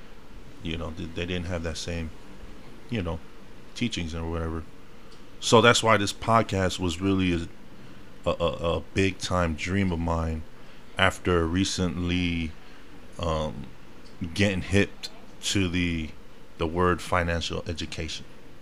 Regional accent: San Francisco, California, United States; also born or lived in Carson, California / Bay Area; now in Tacoma, United States; know, my family came from San Francisco, California. But now we are here in the Pacific Northwest. I was raised in San Francisco for about 7 years of my childhood, but been up and down from Carson, California, to the Bay Area, and then now to the Pacific Northwest

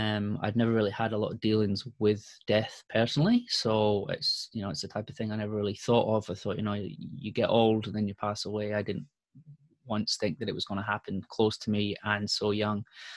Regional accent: Scotland, United Kingdom; moved away as an adult; also born or lived in Germany / England; now in Sydney, Australia; here in Australia, Sydney, Australia. So as you can hear, the accent doesn't fit with where I am. So I'm originally from Scotland. Well, the last place I lived, I've moved around a bit. I was the child of an army dad. So born in Germany, lived in Germany, England, Scotland. Now Australia for the past 8 years.

